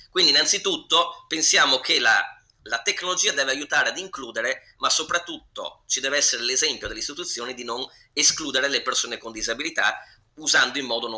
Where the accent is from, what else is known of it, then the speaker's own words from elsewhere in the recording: Venice, Veneto, Italy; perché io sono veneziano